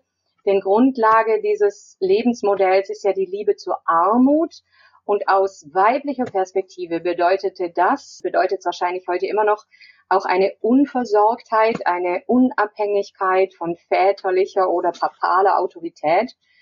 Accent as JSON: {"language": "German", "region": "Southern Germany", "country": "Germany", "tie": "born or raised there", "said": "ich hatte in den 80er Jahren in Süddeutschland, wo ich aufgewachsen bin, eine, wie ich das nennen würde, franziskanische Jugend zwischen drei Franziskanerinnenklöstern auf dem Land"}